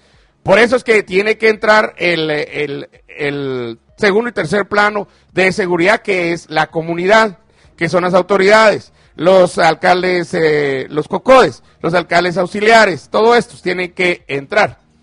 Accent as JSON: {"language": "Spanish", "region": "Chimaltenango", "country": "Guatemala", "tie": "born or raised there", "said": "Allá en mi pueblo, en Chimaltenango"}